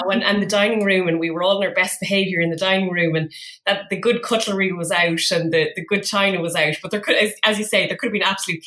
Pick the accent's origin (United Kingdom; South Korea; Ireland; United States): Ireland; Cavan, Ulster; I think you mentioned in my intro, I am from Cavan originally. So where I'm living now is less than about 3 minutes from my home house where mum and dad still live